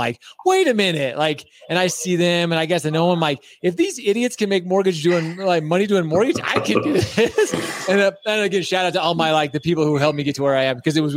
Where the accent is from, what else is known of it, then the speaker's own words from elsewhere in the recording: Utah, United States; I grew up here in Utah. I grew up in the mountains of Utah. I live up in the Heber area.